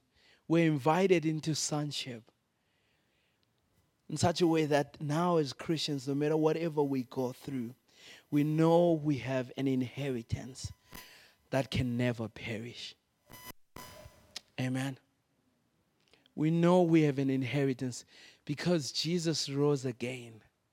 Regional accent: Zimbabwe; I grew up in Zimbabwe where inflation jumped up to 4,000%, and literally the Zimbabwean dollar got extinct, right?

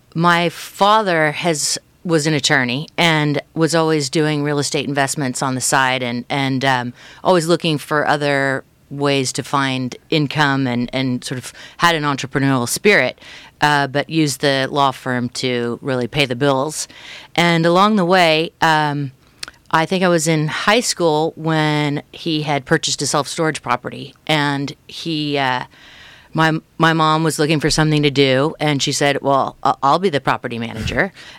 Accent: Newport Beach, California, United States; No, in Newport Beach. I'm actually from Newport Beach, fourth generation Californian.

